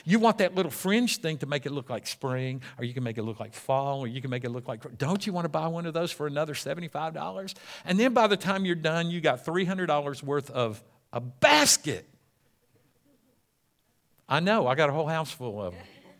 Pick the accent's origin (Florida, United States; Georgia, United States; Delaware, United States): Georgia, United States; Atlanta; I would tell people I'm not from Forest Park. I'd say, yeah, I'm from Atlanta.